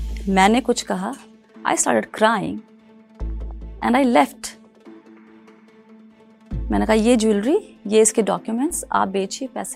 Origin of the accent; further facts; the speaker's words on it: Muzaffarpur, Bihar, India; also born or lived in Gaya / Varanasi / Delhi / Pune; now in Bangalore, India; तो हम पैदा हुए थे 1982 में, मुजफ्फरपुर बिहार का एक शहर है. मुजफ्फरपुर, गया, बनारस, दिल्ली, पुणे, मुंबई और फिलहाल बैंगलोर, ये मेरा शहरों का सफर है.